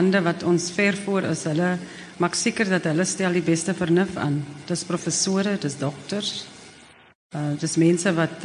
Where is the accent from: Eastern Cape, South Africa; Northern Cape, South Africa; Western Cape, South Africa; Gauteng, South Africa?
Northern Cape, South Africa; ek sien myself as 'n baie vriendelike persoon want ek kom van die Noord-Kaap. Die nadeel is ons is verskriklik reguit mense.